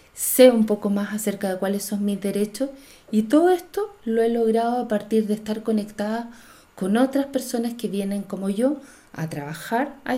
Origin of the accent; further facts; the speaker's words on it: Chile; Y yo como chilena le decía, y como mujer chilena le decía